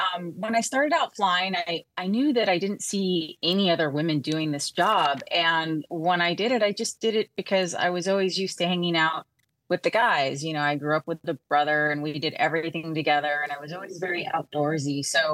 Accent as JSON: {"language": "English", "town": "Los Angeles", "region": "California", "country": "United States", "tie": "born or raised there", "said": "Growing up in Los Angeles, there's a lot of helicopters in the city."}